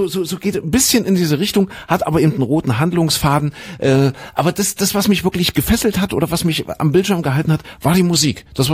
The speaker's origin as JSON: {"language": "German", "town": "Zwickau", "region": "Saxony", "country": "Germany", "said": "Ich komme aus Zwigge, da wo der René herkommt."}